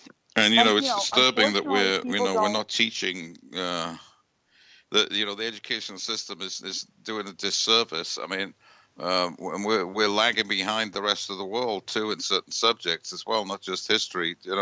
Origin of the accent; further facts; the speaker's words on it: United Kingdom; I grew up in Britain